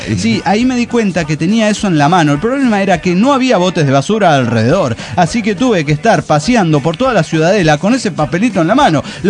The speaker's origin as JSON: {"language": "Spanish", "town": "Irapuato", "region": "Guanajuato", "country": "Mexico", "tie": "born or raised there", "also_born_or_lived": "Guadalajara", "lives_now": "Querétaro, Mexico", "said": "México. Me registraron en Durango. Crecí en Irapuato. O Guanajuato, ajá, y ahora vivo en Querétaro."}